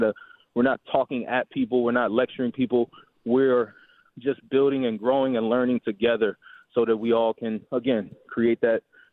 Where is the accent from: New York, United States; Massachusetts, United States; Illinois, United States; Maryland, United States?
Maryland, United States; Baltimore; I'm from Maryland, from Baltimore, Maryland. At 16 years old is the legal driving limit.